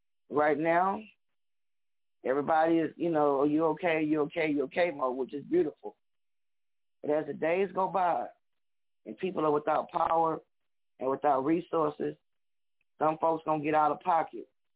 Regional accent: New Orleans, Louisiana, United States; now in Houston, United States; I'm from New Orleans. I live in Houston.

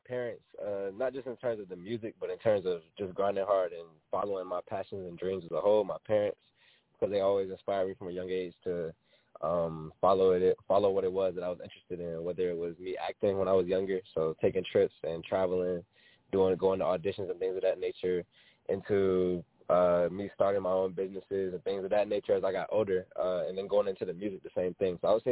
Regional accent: Chesapeake, Virginia, United States; I'm from Chesapeake, Virginia.

